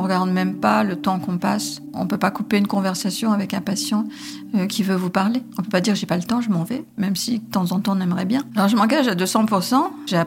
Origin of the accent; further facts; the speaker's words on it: Hauts-de-France, France; je suis du Pas-de-Calais, j'ai 68 ans.